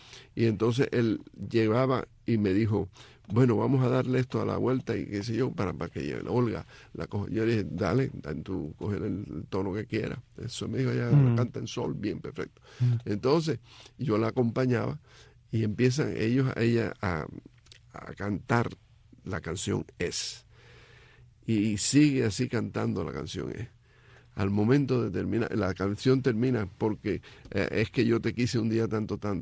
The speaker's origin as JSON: {"language": "Spanish", "region": "Cienfuegos", "country": "Cuba", "tie": "born or raised there", "said": "Nací en Cienfuegos, me crié siempre en Cienfuegos."}